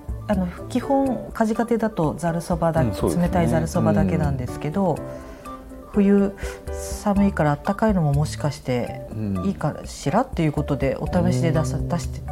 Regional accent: Yamagata, Japan; その私山形県出身なので、山形だと花笠音頭っていう盆踊りがあって有名なんですよ

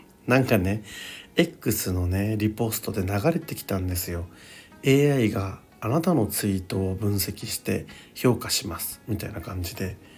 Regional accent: Okinawa, Japan; 私沖縄出身なんですけど離島とかはね宮古島とか行ったことないので

